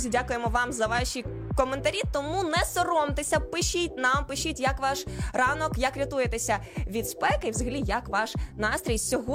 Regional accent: Vinnytsia, Vinnytsia Oblast, Ukraine; Це просто моє рідне місто.

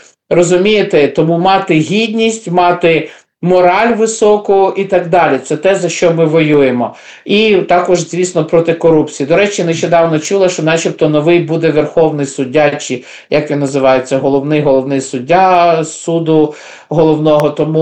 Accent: Kyiv, Ukraine; Ну, я з Києва

